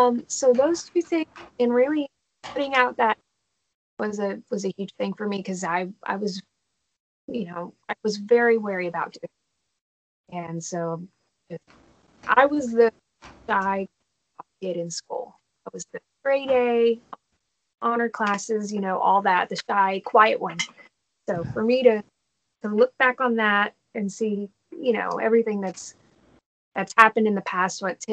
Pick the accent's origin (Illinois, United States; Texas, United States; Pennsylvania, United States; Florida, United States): Texas, United States; Dallas; And I'm from Dallas, which is a good like 9 hours away.